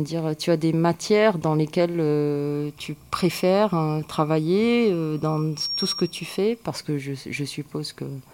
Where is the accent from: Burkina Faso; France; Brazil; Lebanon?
France; Marseille, Provence-Alpes-Côte d'Azur; Oui, j'ai toujours habité à Marseille. Je suis née à Marseille. J'ai habité environ 2 ans à Aix-en-Provence pour mes études, mais je revenais tout le temps à Marseille. Ouais, je travaillais à Marseille.